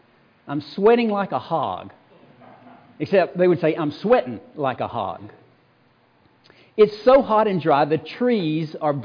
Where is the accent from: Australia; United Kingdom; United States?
United States; Georgia; Growing up in South Georgia, it's good to see Jim and Pam here from Tennessee